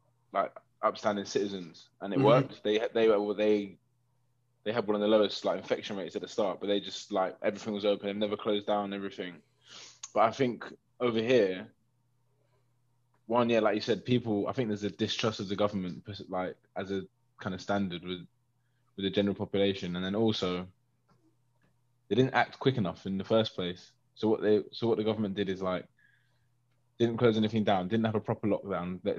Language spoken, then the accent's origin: English; England, United Kingdom; basically trying to literally like might as well have had hazmat suits on around us because we're from England.